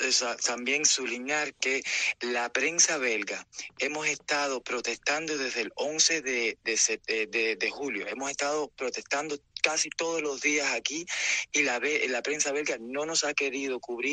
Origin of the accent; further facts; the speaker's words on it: Cuba; Eso es lo que queremos nosotros los cubanos, por lo menos yo, que soy un cubano libre